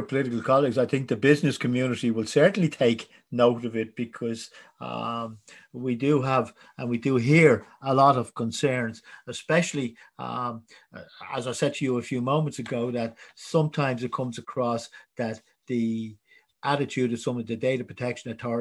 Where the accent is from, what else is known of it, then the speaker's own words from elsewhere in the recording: Ireland; English is a second language; But if you send data to France, the French aren't behind, as we Irish would say, aren't very slow in looking at the French intelligence services.